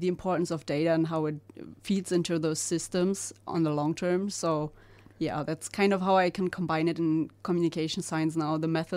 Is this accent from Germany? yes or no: yes; Germany; now in Australia; So I'm from Germany and I studied in the Netherlands.